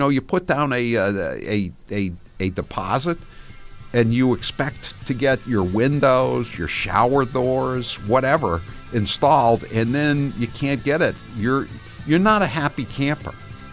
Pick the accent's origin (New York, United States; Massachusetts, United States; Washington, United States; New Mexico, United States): Massachusetts, United States; I mean, I'm from Massachusetts. I'm in favor of sending them to Martha's Vineyard, too.